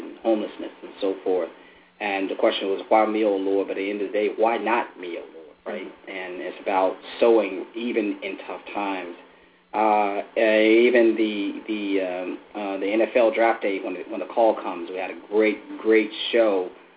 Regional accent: Alabama, United States; I growing up in Alabama, we didn't have a pro team, so I followed.

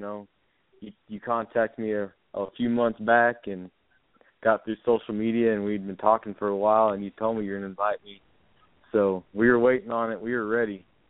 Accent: Yulee, Texas, United States; Yeah, I'm from Yulee, Texas. It's more around Lubbock area, and we play pretty tough schools around here.

